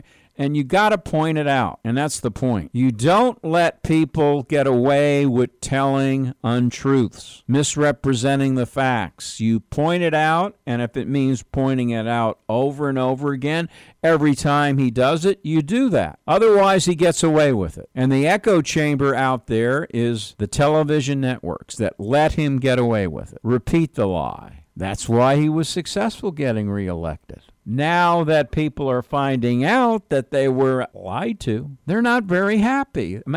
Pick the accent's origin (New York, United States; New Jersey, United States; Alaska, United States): New York, United States; Because I'm from New York, and I'll tell you one thing